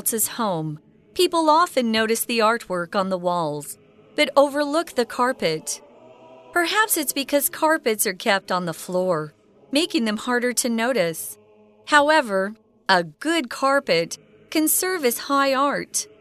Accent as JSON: {"language": "English", "country": "United States", "said": "Which, when I grew up, you know, and I'm American, a carpet was actually, you know, the floor covering that would go from wall to wall."}